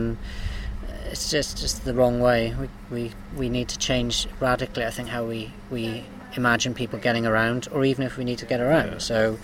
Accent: Bridgend, Wales, United Kingdom; I'm from Bridgend originally. I had a great upbringing here.

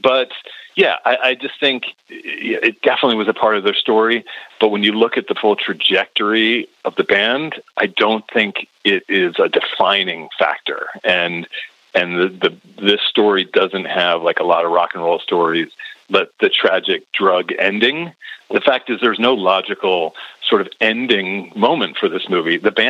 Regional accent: Morristown, New Jersey, United States; I'm from Morristown, New Jersey.

